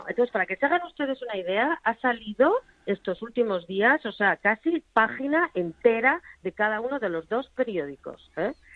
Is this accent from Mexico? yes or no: no; Logroño, La Rioja, Spain; now in Geneva, Switzerland; yo Barcelona no la conozco, yo soy de Logroño, ¿no?